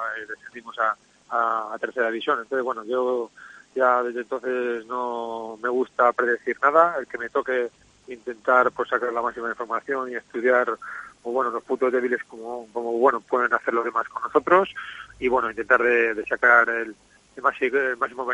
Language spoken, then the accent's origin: Spanish; Castile, Spain; yo soy castellano también, así que bueno, esa zona la conozco.